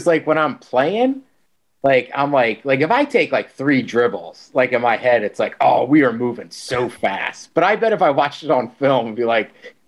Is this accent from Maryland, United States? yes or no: yes; College Park, Maryland, United States; technically I'm from College Park, not Baltimore. And she's like, well, that's the only city I know in Maryland.